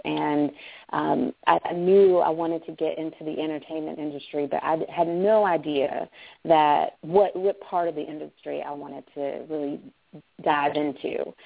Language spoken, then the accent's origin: English; Chicago, Illinois, United States; moved away; I came here from Chicago. I'm originally from Chicago, and moved here, in 2002.